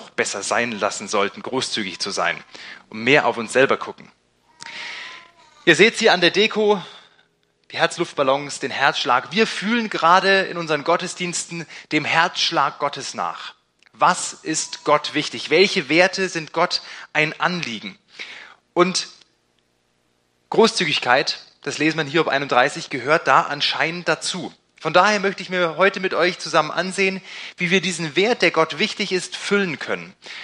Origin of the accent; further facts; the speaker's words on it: Ansbach, Bavaria, Germany; ich bin in Ansbach aufgewachsen und wir hatten den Luxus, wir hatten drei Kasernen. Ja, drei Kasernen in einer Stadt.